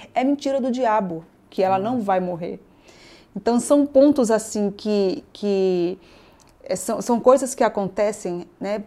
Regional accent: Bahia, Brazil; moved away; Quando eu vim da Bahia para cá, eu queria estudar, né?

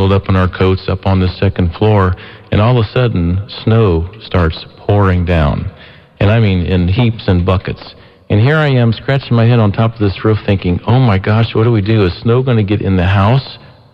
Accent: Columbus, Ohio, United States; And because I was born and raised in Columbus.

